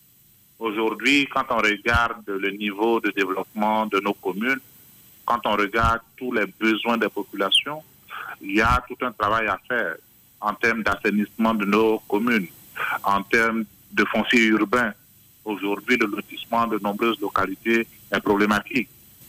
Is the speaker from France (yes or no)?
no; Côte d’Ivoire; Je pense que en tant qu'Ivoirien, il faut rester optimiste